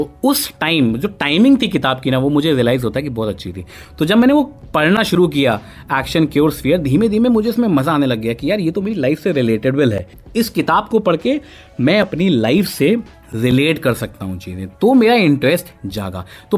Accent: Kanpur, Uttar Pradesh, India; अब हम लोग तो कानपुर से आए हुए

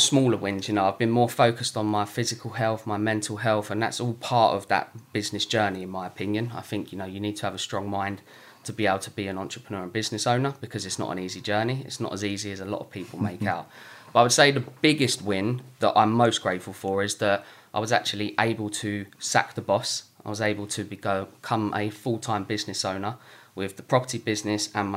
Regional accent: East of England, United Kingdom; You know, I'm from Essex as well, not from a wealthy background.

